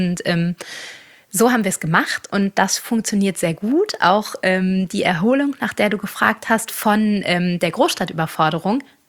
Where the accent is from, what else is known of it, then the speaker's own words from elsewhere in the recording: Schleswig-Holstein, Germany; ich komme ja aus Schleswig-Holstein, wo es wirklich viele Hofläden gibt